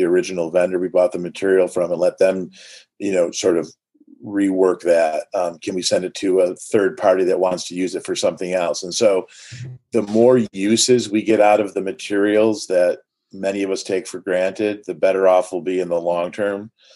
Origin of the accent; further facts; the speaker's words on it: Rochester, United States; when I would tell them I was from Rochester, they would say it's a nice mid-major city. It's conservative, generally speaking.